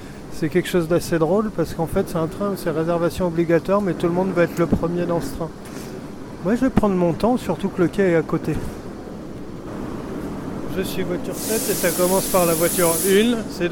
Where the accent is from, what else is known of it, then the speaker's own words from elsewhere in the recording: Nouvelle-Aquitaine, France; Quand on vient de Corrèze, les changements de station, c'est un autre univers quand même.